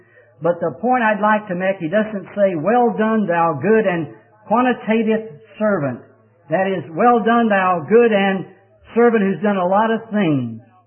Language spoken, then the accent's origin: English; Texas, United States; because I'm from Texas too